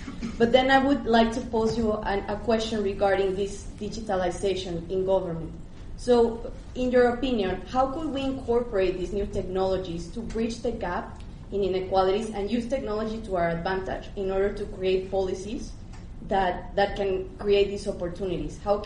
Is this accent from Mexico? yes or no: yes; Guadalajara, Jalisco, Mexico; English is a second language; now in London, United Kingdom; I come from Guadalajara, from Mexico, and I'm studying public management and governance here in LSE.